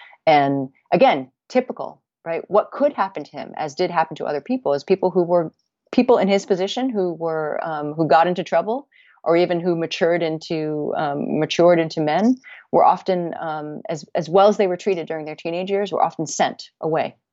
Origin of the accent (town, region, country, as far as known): Connecticut, United States; born or raised there